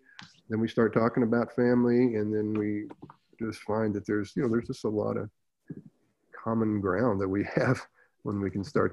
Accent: Tahlequah, Oklahoma, United States; I grew up with it in Tahlequah, but we were right in the middle of it. You know, it's capital of Cherokee Nation. I'm not Cherokee, I'm Muscogee Creek.

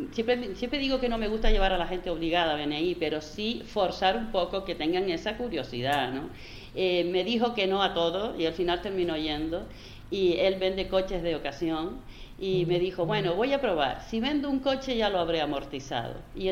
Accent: Canary Islands, Spain; Pienso que aquí somos canarios, ¿no?

